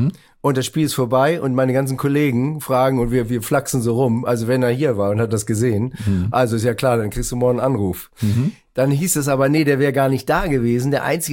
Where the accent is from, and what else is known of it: Northern Germany, Germany